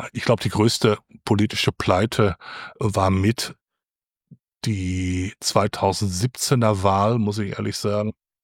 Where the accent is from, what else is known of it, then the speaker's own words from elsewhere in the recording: Unna, North Rhine-Westphalia, Germany; dass der Kreis Unna und besonders auch nochmal meine Heimatstadt und diese Kreisstadt Unna noch wahnsinnig was zu bieten hat